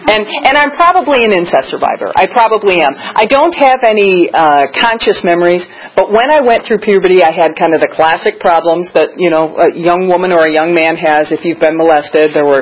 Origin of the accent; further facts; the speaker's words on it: Midwest, United States; I grew up in the Midwest. We were kind of lower middle class.